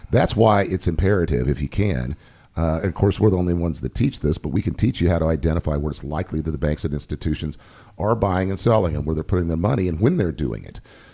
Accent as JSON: {"language": "English", "region": "Kansas", "country": "United States", "said": "I'm a conservative guy, I'm from Kansas, a small town in Kansas"}